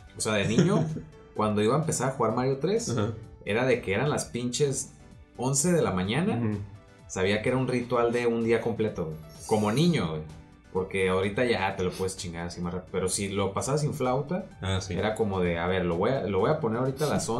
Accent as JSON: {"language": "Spanish", "country": "Mexico", "said": "como mexicano nos pasó a todos. O sea, como mexicano"}